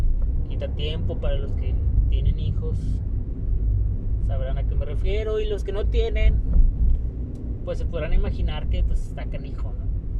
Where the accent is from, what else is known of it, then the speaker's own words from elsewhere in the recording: Monterrey, Nuevo León, Mexico; hablo así como que soy de Monterrey y así hablamos aquí.